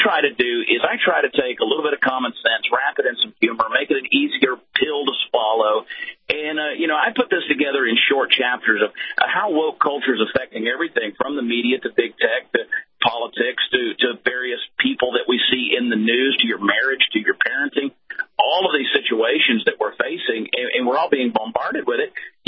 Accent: the South, United States; Look, I'm from the South. I wear a cowboy hat.

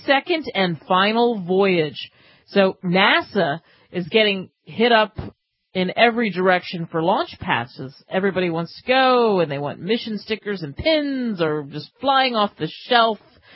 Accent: Philadelphia, Pennsylvania, United States; I'm from Philly, so I got to throw this in here.

